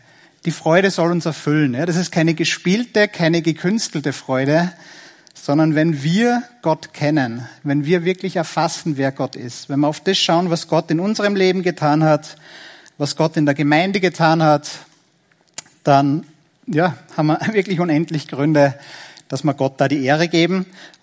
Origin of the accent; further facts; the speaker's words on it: Austria; Da sind wir gerade als Österreicher oft ein bisschen herausgefordert